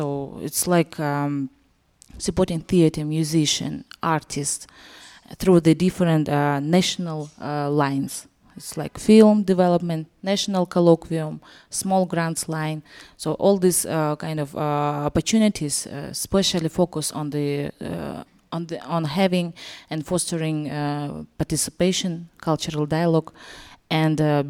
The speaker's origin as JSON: {"language": "English", "country": "Kyrgyzstan", "said": "as Zephyr inform all of you. And I'm coming from Central Asia, from the Kyrgyzstan. This is a post-Soviet country."}